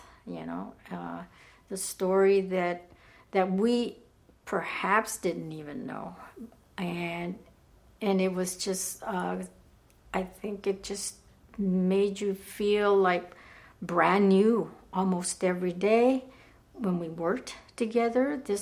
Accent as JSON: {"language": "English", "region": "California", "country": "United States", "tie": "born or raised there", "said": "I grew up here in the East Bay"}